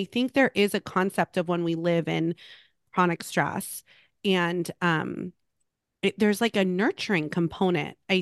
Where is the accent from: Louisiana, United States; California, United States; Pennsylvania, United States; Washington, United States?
California, United States; Los Angeles; I grew up in Los Angeles, and so we don't have like seasons.